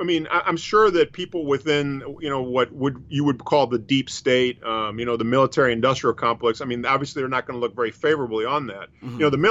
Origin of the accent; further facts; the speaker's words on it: Panama; And in my country where I'm from, I'm originally from Panama.